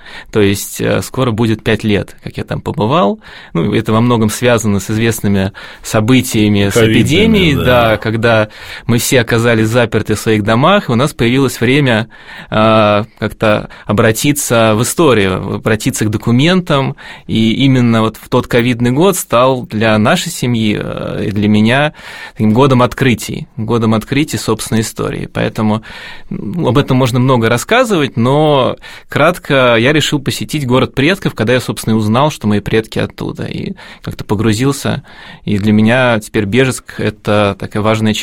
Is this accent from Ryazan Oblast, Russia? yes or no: no; Moscow, Russia; потому что я сам москвич